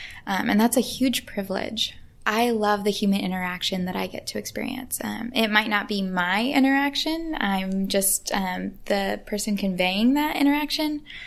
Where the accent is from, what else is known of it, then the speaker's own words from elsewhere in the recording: England, United Kingdom; which was a really big deal as an English person.